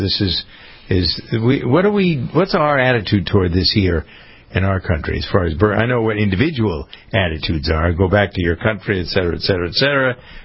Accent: Framingham, Massachusetts, United States; there's quite a large contingent now moving into Framingham in certain areas. So that's my hometown.

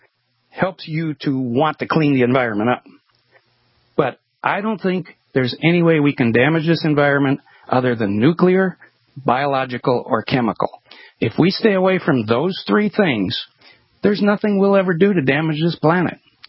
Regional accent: Minnesota, United States; I grew up in Minnesota, and we had extremely hot summers and extremely cold winters.

